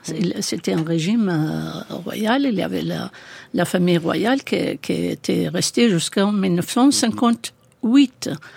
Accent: Iraq; moved away; Oui, c'est mon pays d'origine. C'est un pays qui ne vous lâche pas.

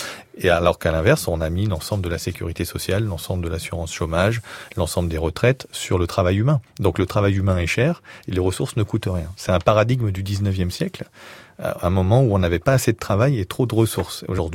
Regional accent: France; la France parce que je suis français

